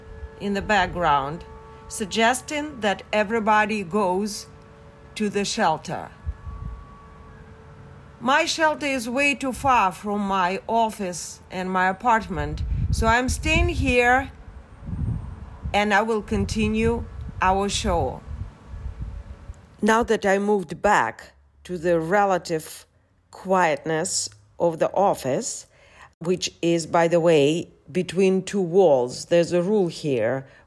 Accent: United States; now in Odessa, Ukraine; I'm an American journalist based in Ukraine. I'm talking to you from Odessa

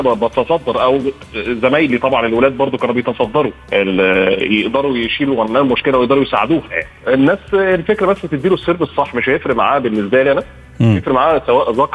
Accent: Egypt; ده بالنسبة لنا إحنا كمصريين

